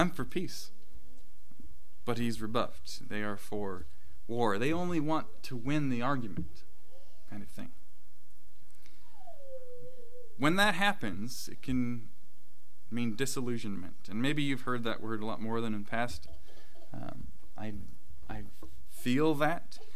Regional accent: Illinois, United States; I'm from Illinois. This is comfortable for me. I can get out in a matter of minutes, be in cornfields, and it's just, this is home in that sense.

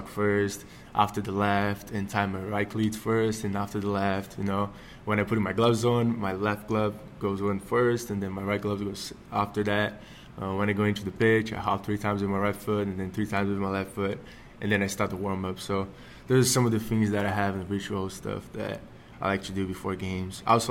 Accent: Brazil; since I'm from Brazil

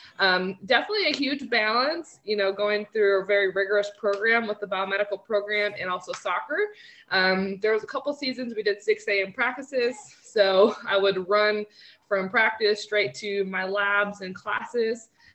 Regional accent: Northville, Michigan, United States; So yeah, I'm originally from Northville, Michigan, which is between Ann Arbor and Detroit.

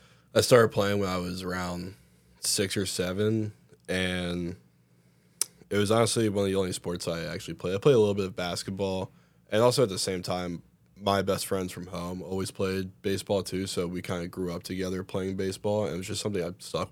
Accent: Quakertown, Pennsylvania, United States; I'm also from Bucks County, but more specifically Quakertown, Pennsylvania.

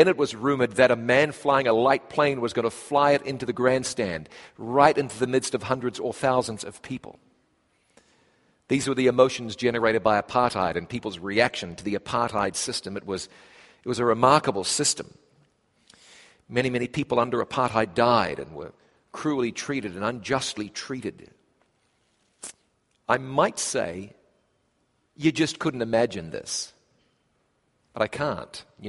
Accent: Waikato, New Zealand; And I was in Hamilton, New Zealand, very close to my hometown, at Rugby Park.

